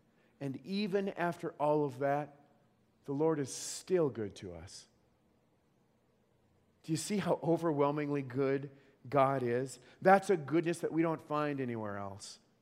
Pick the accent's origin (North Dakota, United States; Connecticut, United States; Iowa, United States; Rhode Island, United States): North Dakota, United States; When I grew up in North Dakota